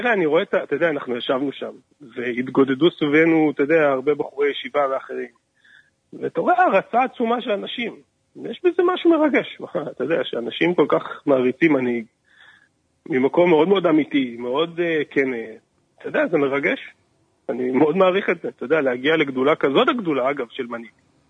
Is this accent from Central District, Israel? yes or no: no; Jerusalem, Jerusalem District, Israel; אני גדלתי בירושלים.